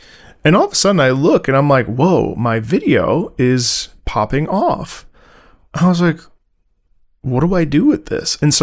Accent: United States; I grew up in the United States, but my family is originally from Italy.

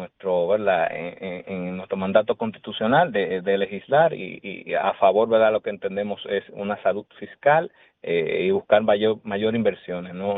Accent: Dominican Republic; nosotros como República Dominicana tenemos la carga tributaria legal

